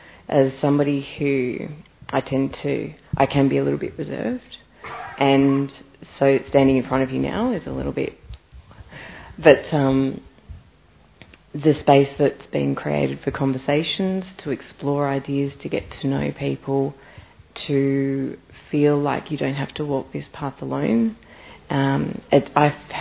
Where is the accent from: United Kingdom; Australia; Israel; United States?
Australia; from Australia.